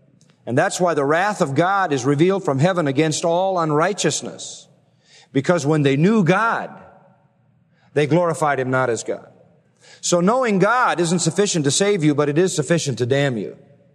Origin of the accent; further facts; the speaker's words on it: St. Louis, Missouri, United States; born there; also born or lived in Kansas City; I was born in St. Louis, and then we moved to Kansas City and lived there 4 years.